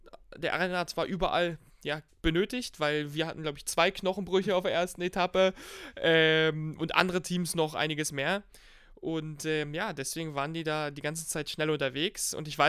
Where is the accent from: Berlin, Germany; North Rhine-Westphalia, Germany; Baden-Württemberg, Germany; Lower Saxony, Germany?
Berlin, Germany; Ja, also ich bin tatsächlich auch Berliner, auch wenn man das gar nicht denkt, weil ich sehr am Rand wohne, in Ransdorf am Mögelsee.